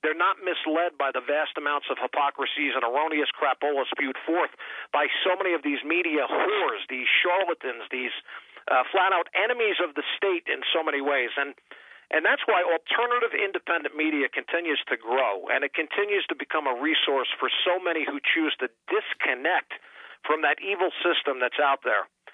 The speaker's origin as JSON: {"language": "English", "region": "Northern US", "country": "United States", "tie": "born or raised there", "said": "I was born and raised in the North, but as a fan, a longtime historian of the war for Southern independence, I have always related with the South and its people."}